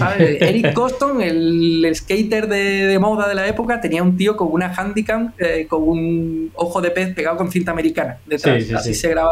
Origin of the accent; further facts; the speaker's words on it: Jerez de la Frontera, Andalusia, Spain; Bueno, pues yo soy de Jerez y siempre he estado un poco rodeado por la fotografía.